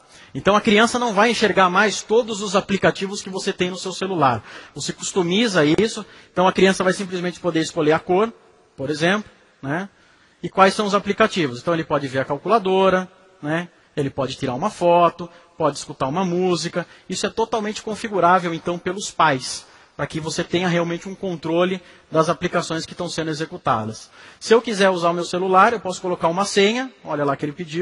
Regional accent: Sorocaba, São Paulo, Brazil; talvez eu não seja daqui. Eu sou de Sorocaba, eu sou perdido.

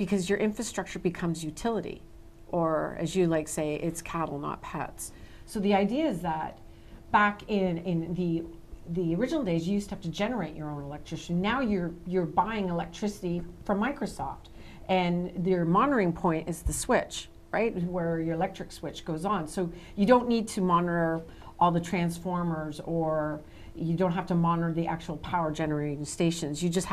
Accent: Canada; I'm from Canada

